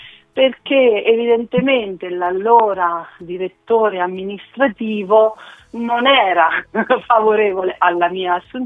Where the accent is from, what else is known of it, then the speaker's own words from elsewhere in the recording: Cupra Marittima, Marche, Italy; Esattamente, sono di Cupra Marittima, la provincia è Ascoli Piceno.